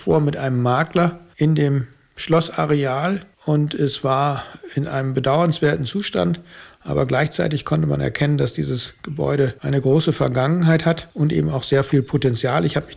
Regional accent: Oldenburg, Lower Saxony, Germany; also born or lived in Freiburg im Breisgau; Also ursprünglich stamme ich aus Norddeutschland und zwar aus Oldenburg. Meine Vorfahren sind dort seit mehreren hundert Jahren nachweisbar.

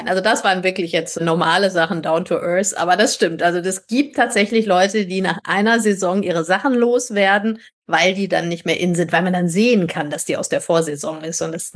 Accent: Hesse, Germany; Ging bei uns in Hessen durch die Presse

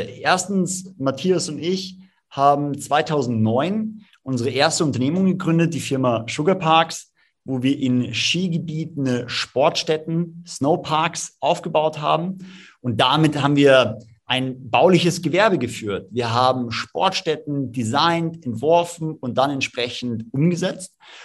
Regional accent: Munich, Bavaria, Germany; also born or lived in Tyrol, Austria; komme ursprünglich aus Tirol, wie auch mein Bruder, der Mitgründer von Clarks ist. Wir sind dann im Münchner Süden aufgewachsen, haben in Innsbruck beide zusammen studiert

